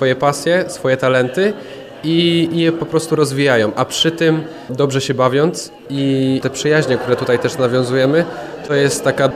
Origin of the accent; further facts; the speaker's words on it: Kalisz, Greater Poland Voivodeship, Poland; jestem z Kalisza.